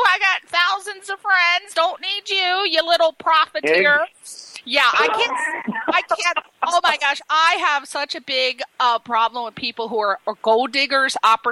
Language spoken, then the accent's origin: English; East Coast, United States; And it's so hard, especially in this town, because I'm from the East Coast. So I find that people are a little bit more real and down to earth